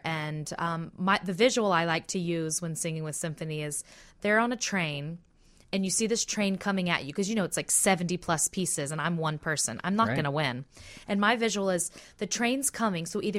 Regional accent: Gulf Breeze, Florida, United States; I'm from Pensacola, Florida. Well, Gulf Breeze, Florida. It's a small town next to Pensacola.

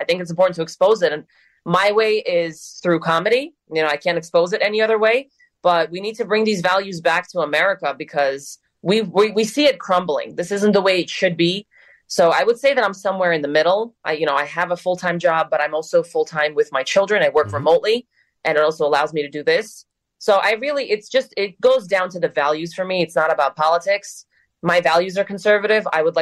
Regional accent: New York, United States; But bad word, I'm a New Yorker, please forgive me.

